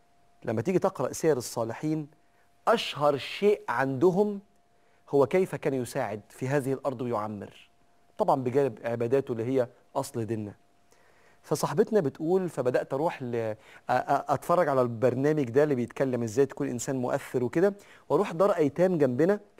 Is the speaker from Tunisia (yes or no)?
no; Egypt; لسه احنا في بلادنا مصر مش كل الإشارات فيها كاميرا